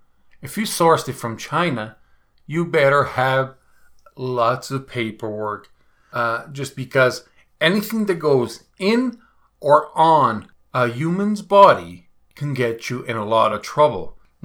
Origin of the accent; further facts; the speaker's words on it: Canada; just because I'm Canadian and I was going to import it to Canada and then sell it in the US, of course.